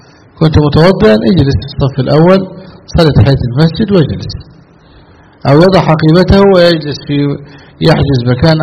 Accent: Egypt

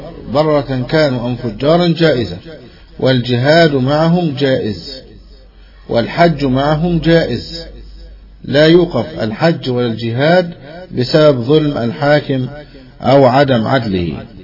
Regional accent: Egypt; بلادنا مصر

